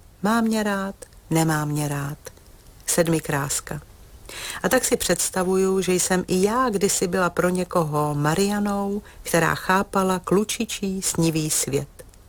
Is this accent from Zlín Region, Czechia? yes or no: yes; Zlín Region, Czechia; moved away; I mě se zeptal, co jsou to hafery? Bez zaváhání jsem odvětila, že borůvky a můj rodný list tím byl stvrzen.